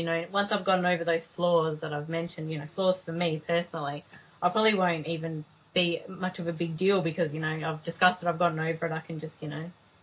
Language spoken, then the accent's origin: English; Australia; I think that because we're Australian, we would notice it more than someone who wasn't.